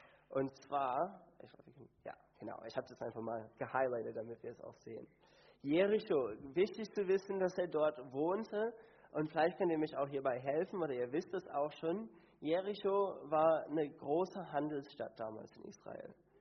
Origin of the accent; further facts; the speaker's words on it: Canada; ich bin auf dem Hof aufgewachsen in Kanada